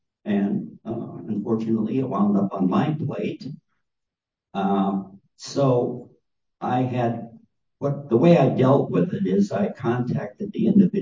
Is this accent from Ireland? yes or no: yes; Ireland; Being Irish, one of the traditions in the Celtic is the Amantara, which means the connection of the souls.